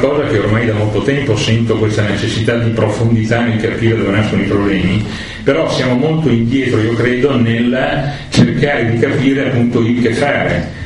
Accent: New Zealand; sono di Nuova Zelanda.

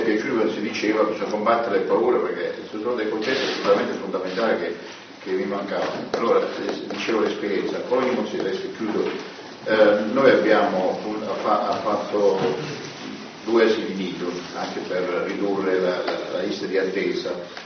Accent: Cologno Monzese, Lombardy, Italy; sono di Cologno Monzese

